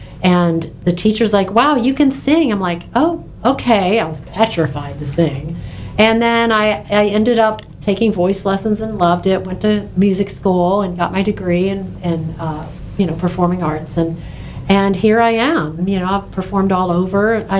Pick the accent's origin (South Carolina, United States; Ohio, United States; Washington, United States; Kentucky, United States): Kentucky, United States; So I'm originally from Kentucky. Mm-hmm. I am the youngest of seven kids. I grew up with all these brothers.